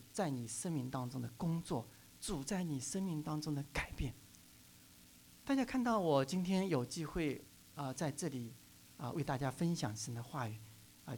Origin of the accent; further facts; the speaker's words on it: Hangzhou, Zhejiang, China; moved away; also born or lived in Wenzhou / Hong Kong; 我后来呢离开了我的家乡杭州，我在杭州信主，后来就到了温州。